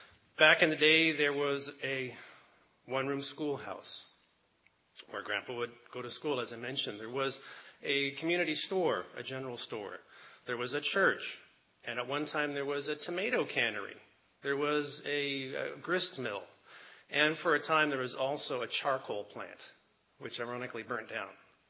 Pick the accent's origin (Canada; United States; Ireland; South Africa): Canada; born there; While I was born in Canada